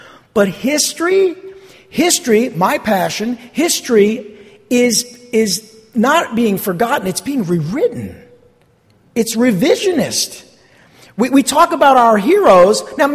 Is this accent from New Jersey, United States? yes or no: yes; New Jersey, United States; Not that I was alive in the Civil War, but I'm born and raised in New Jersey.